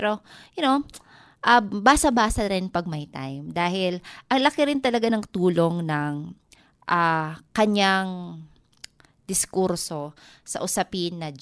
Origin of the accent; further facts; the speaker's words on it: Eastern Visayas, Philippines; first language Waray; Tagalog is a second language; Dahil nga meron akong dialect, waray ako, napakadali sa akin na mag-shift ng lingwahe.